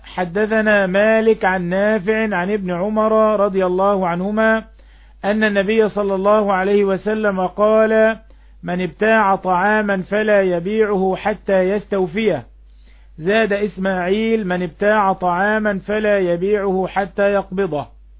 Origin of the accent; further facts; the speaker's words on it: Egypt; accent: Egyptian; اللي احنا بنسميه في لهجتنا المصرية الشروة